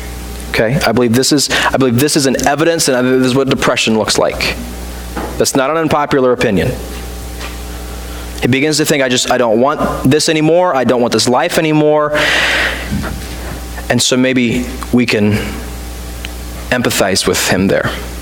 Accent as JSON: {"language": "English", "region": "the South", "country": "United States", "said": "I'm from the South."}